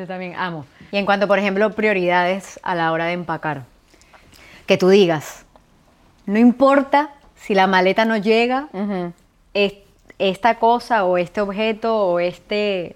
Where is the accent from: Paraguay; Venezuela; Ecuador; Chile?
Venezuela; now in Argentina; incluyéndome, de repente soy venezolana?